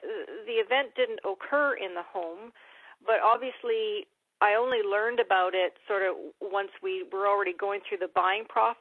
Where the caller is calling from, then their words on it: Gabriola Island, British Columbia, Canada; I'm calling from Gabriola Island, B.C.